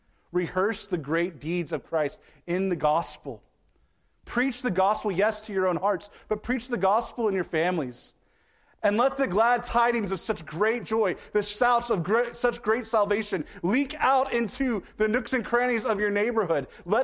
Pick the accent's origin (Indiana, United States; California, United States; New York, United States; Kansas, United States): Kansas, United States; growing up in Kansas, this is how we said it, to every nook and cranny of the world?